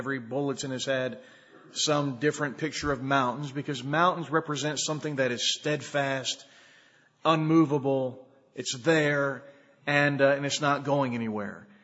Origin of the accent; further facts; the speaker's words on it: Weatherford, Texas, United States; I went back to my hometown church in Weatherford a couple of weeks ago